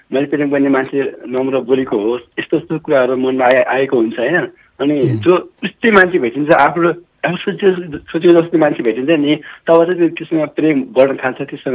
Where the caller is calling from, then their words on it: Khalanga, Karnali Province, Nepal; म रुगुम खलङ्गादेखि